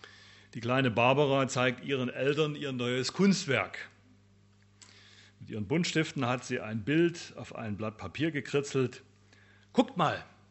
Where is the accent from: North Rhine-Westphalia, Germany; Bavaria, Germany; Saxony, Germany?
Saxony, Germany; Dresden; accent: Saxon; Ach so, meine Sprache. Also, Entschuldigung, heute wird sächsisch. Meine Heimatstadt liegt, das ist die schönste Stadt Deutschlands, sage ich, vielleicht der eine oder andere auch, ist Dresden.